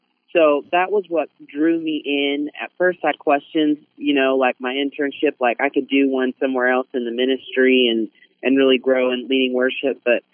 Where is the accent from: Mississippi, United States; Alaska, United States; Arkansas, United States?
Arkansas, United States; So I'm originally from Arkansas, and I went to University of Central Arkansas there, where I met my now wife.